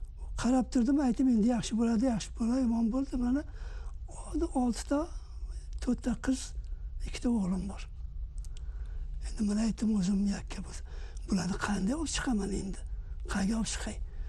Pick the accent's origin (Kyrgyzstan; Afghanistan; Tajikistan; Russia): Afghanistan; Takhar; now in United States; Aslan men 1941-yilda Afg'onistonda Anhoy shahrining bir qishlog'ida dunyoga keldim. Ularda 1-chi, 2-chi, 3-chi sinfda o'qidim. Undan keyin bizda Kobulga kelib qoldik.